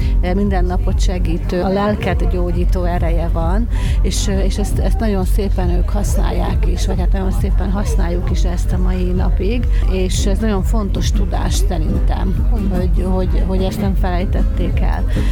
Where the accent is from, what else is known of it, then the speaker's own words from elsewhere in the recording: Szabolcs-Szatmár-Bereg, Hungary; Én mondjuk, én ugye szabolcsi vagyok, tehát az én családom szabolcsi